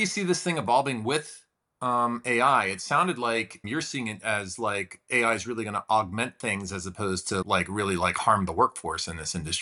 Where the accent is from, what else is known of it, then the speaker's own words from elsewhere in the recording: Pennsylvania, United States; you're not going to my hometown, which is like a Rust Belt town in the middle of Pennsylvania.